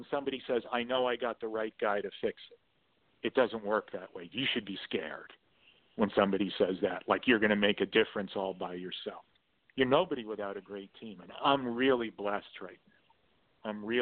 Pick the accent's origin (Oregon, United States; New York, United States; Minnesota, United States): New York, United States; New York City; also born or lived in North Jersey; I am from New York City. Was born and raised in the Bronx in New York and spent time up in North Jersey.